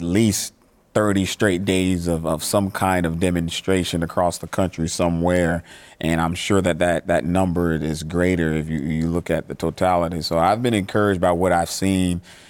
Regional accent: Charleston, South Carolina, United States; I demonstrated in my hometown, downtown Charleston

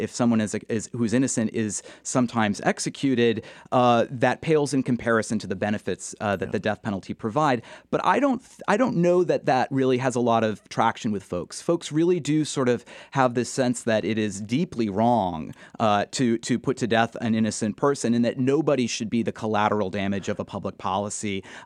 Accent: Massachusetts, United States; I grew up the son of a criminal defense attorney. I grew up in Massachusetts, a state without the death penalty.

